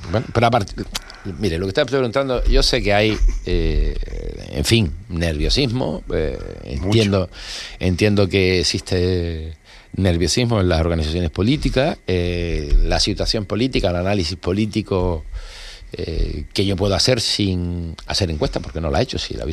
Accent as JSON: {"language": "Spanish", "town": "Fuerteventura", "region": "Canary Islands", "country": "Spain", "said": "Yo como soy de Fuerteventura, no la he encargado."}